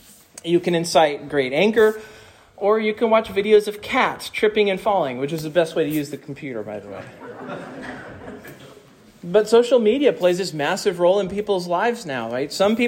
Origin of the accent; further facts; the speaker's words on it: Stafford, Kansas, United States; My hometown had its own Facebook. It was called the newspaper. And it was a town that was 1 mile by 1 mile. We had 5,000 people that lived in Stafford, Kansas.